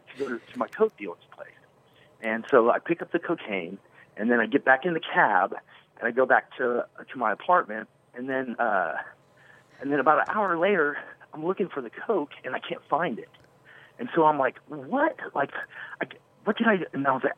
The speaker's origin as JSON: {"language": "English", "town": "Dallas", "region": "Texas", "country": "United States", "said": "I'm from Texas and I'm from Dallas"}